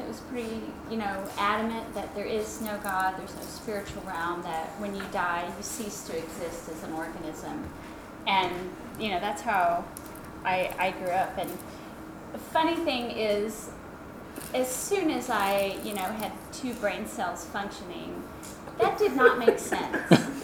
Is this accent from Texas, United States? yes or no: yes; Houston, Texas, United States; Originally from Houston, Texas.